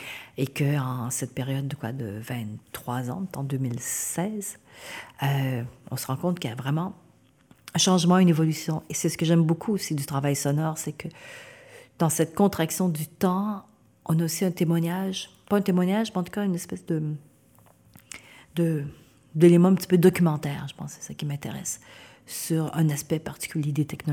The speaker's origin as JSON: {"language": "French", "region": "Quebec", "country": "Canada", "lives_now": "Marseille, France", "said": "Je téléphone de Marseille, mais je suis québécoise."}